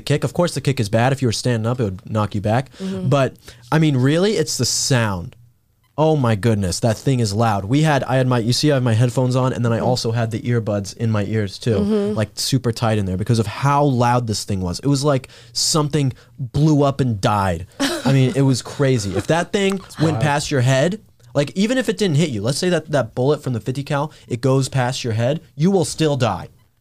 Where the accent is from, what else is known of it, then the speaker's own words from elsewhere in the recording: Colorado, United States; Denver was great because you guys know I'm from Colorado.